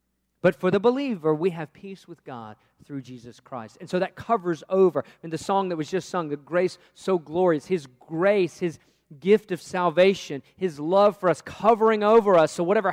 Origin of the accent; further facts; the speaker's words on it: Virginia, United States; Born and raised in the South. I was in Virginia, it is in the South.